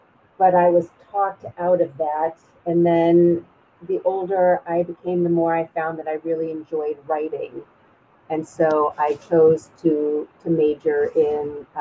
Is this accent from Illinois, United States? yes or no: yes; Glencoe, Illinois, United States; I grew up in Glencoe, which is 30 minutes north of Chicago.